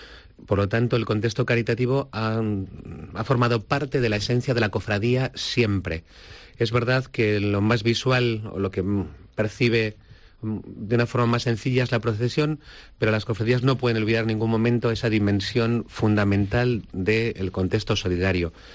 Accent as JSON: {"language": "Spanish", "town": "Guadalajara", "region": "Castilla-La Mancha", "country": "Spain", "tie": "born or raised there", "lives_now": "Bilbao, Spain", "said": "Yo soy originario de Guadalajara"}